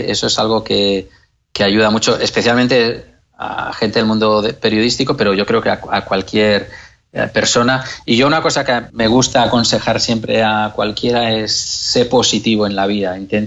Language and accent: Spanish; Catalonia, Spain; first language Catalan; Spanish is a second language; En mi caso, además del español, el catalán, que es mi lengua, digamos, materna, ¿no?